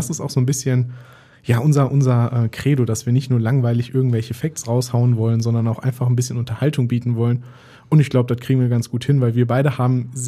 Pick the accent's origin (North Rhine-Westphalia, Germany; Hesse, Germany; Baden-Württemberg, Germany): North Rhine-Westphalia, Germany; Dortmund; Ich bin im Dortmunder Norden groß geworden